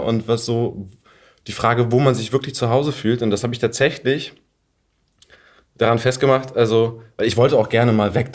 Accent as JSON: {"language": "German", "town": "Worpswede", "region": "Lower Saxony", "country": "Germany", "tie": "born or raised there", "accent": "northern German mix", "said": "Und ich selber bin ja so Wolfswede groß geworden und bei Bremen, genau."}